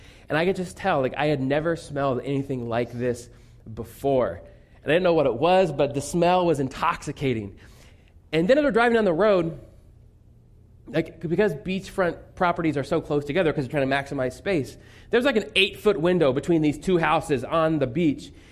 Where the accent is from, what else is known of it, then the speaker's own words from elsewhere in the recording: Indiana, United States; I grew up in Indiana, not a lot of oceans around Indiana, right?